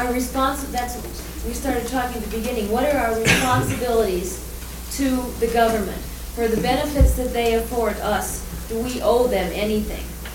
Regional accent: United States; But as an American person in the United States, I hope that I could work for my country in nonviolent ways.

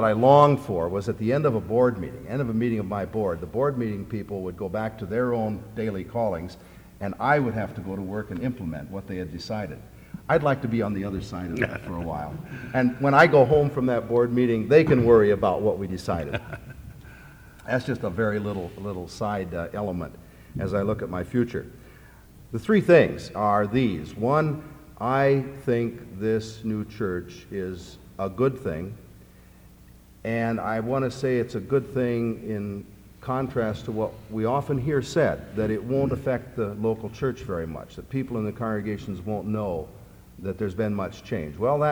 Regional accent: Iowa, United States; I was born in 31, and I heard about it as a kid growing up in Iowa in a pastor's family.

